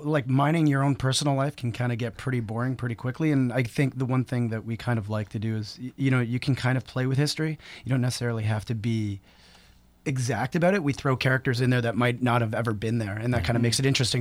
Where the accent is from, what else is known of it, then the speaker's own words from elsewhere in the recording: Ontario, Canada; It's like, it's not that we're a Canadian. We sound Canadian. I think it's more that, you know, you're influenced by your environment. And I don't know. Growing up, on the border of Detroit, you're influenced by their music as well.